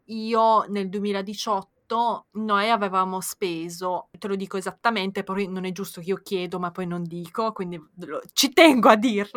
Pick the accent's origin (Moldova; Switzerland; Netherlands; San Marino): Moldova; Italian is a second language; Fai conto che io sono moldava e le persone in Est Europa fanno regali molto generosi